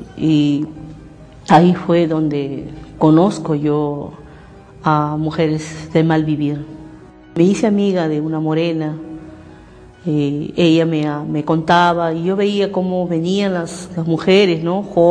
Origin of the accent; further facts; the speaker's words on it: Lima, Peru; Mayormente casi toda mi niñez viví en el Mercado 3 de Febrero, que es en La Victoria, en La Parada.